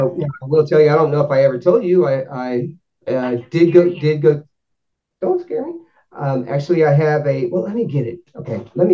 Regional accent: Lubbock, Texas, United States; You know, I'm from Lubbock, Texas. This is dust.

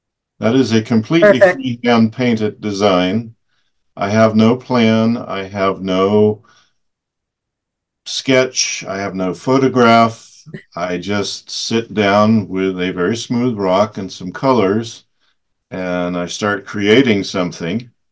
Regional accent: Denmark; I was born and raised in Denmark, and we traveled incessantly, which meant I spent a lot of time by myself as a kid.

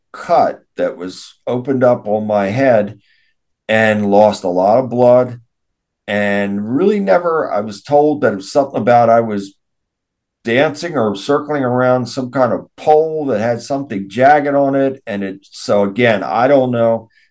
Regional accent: Linthicum, Maryland, United States; also born or lived in Baltimore; So I was born in Baltimore. And so these locations, so then we, the family lived in an area called Linthicum, which is just outside of Baltimore City.

